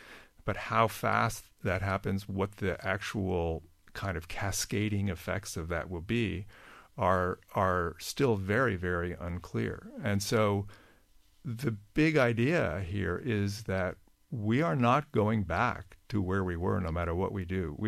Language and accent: English; California, United States; You know, I grew up in California. I remember the smog in California.